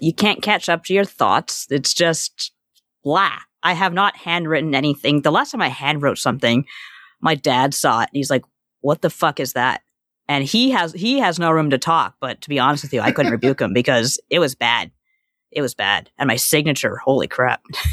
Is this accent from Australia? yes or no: no; Canada; And as the Canadian, I have to ask, what the hell is junior year?